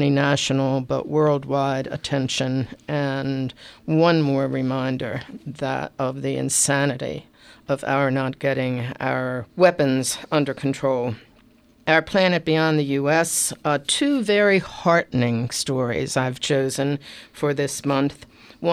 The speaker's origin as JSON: {"language": "English", "town": "Baltimore", "region": "Maryland", "country": "United States", "tie": "born or raised there", "said": "Baltimore, my hometown, there was a coverage of the shooting of a little girl in the backseat of a car on Edmondson Avenue in West Baltimore."}